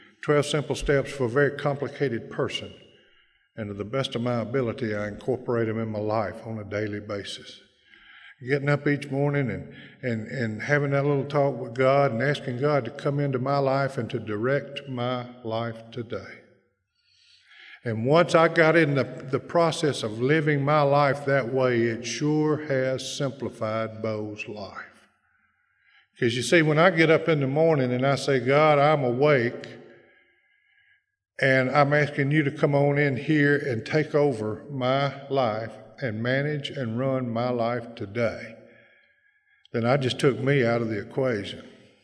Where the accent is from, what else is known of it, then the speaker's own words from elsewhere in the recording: Bessemer, Alabama, United States; born there; because I was born down there in Bessemer, Alabama, right in the middle of something called a Bible Belt.